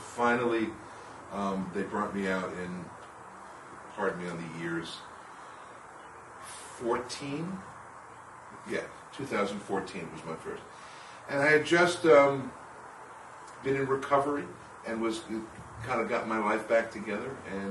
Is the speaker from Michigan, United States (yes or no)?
no; New York, United States; from New York.